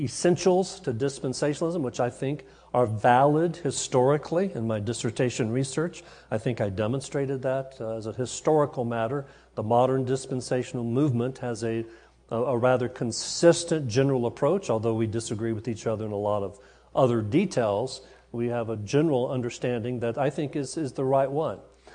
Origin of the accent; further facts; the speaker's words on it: Alabama, United States; They mentioned I was from Alabama, so I'm a Southern boy. And down there, we use more metaphors than you do up north.